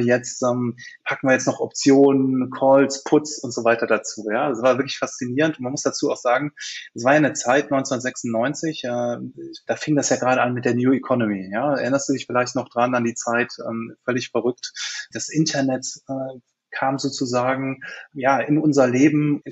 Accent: Cologne, North Rhine-Westphalia, Germany; Ich bin Kölner, Kölsche Jung

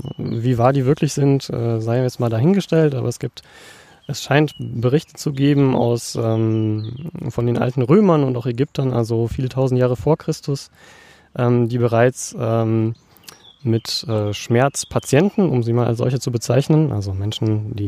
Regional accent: Northern Germany, Germany; Hoffentlich spreche ich das als Norddeutscher das richtig aus, diesen Namen.

